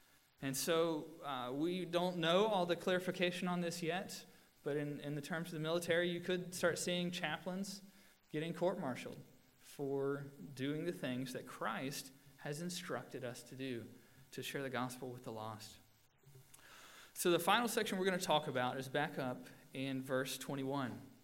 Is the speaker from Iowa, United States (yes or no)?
no; Alabama, United States; And when I grew up in Alabama, I only called people sir that were older than me.